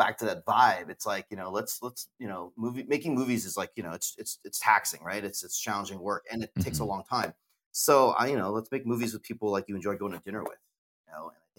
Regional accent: United States; because we're American, you know, we think a lot about, you know, releases here, domestic releases here

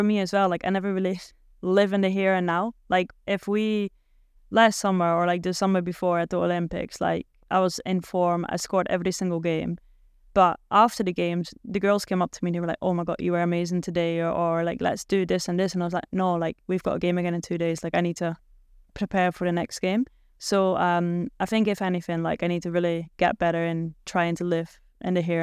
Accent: Netherlands; accent: Dutch; They weren't always happy with my accent because I did still sound a bit Dutch, which obviously is a bit sensitive to some people.

